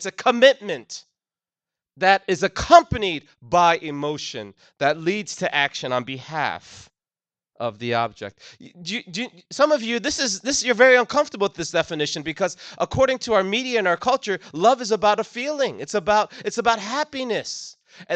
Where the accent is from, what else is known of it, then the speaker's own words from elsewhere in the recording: New Jersey, United States; now in Virginia, United States; I was up in New Jersey where my parents still reside. I grew up in New Jersey, as Pastor Ken mentioned.